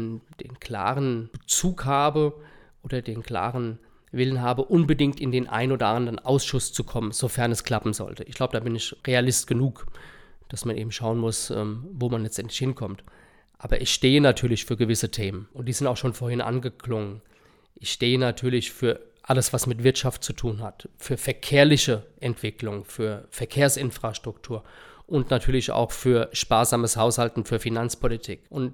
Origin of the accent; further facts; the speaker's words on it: Hesse, Germany; man lebt sehr gut bei uns im Rheingau-Taunus-Kreis, im Untertaunus und die gleichzeitige Nähe in die Metropolregion Frankfurt-Rhein-Main, das macht für mich meine Heimat einfach nur fantastisch.